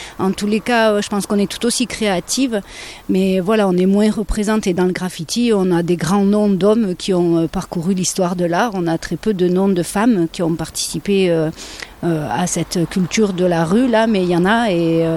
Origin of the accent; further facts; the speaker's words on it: Provence-Alpes-Côte d'Azur, France; Alors j'habite Volonne et puis je suis du département, hein, clairement.